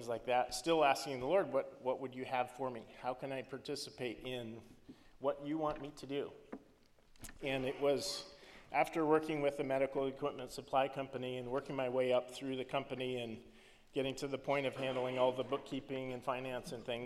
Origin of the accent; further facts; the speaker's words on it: Mimaropa, Philippines; moved away; at the hospital where I grew up in Palawan, an island in the Philippines.